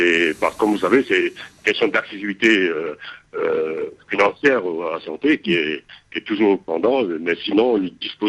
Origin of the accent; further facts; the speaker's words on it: Côte d’Ivoire; c'est le premier cancer de l'homme chez nous en Côte d'Ivoire après 50 ans.